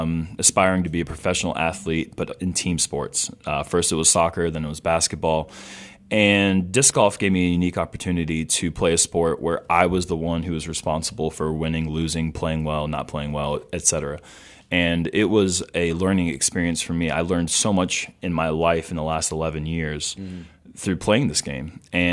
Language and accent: English; Chapel Hill, North Carolina, United States; also born or lived in Charlotte; Yeah, I was born in Charlotte, and I grew up in Chapel Hill and came back to Charlotte for high school, went to Myers Park High School.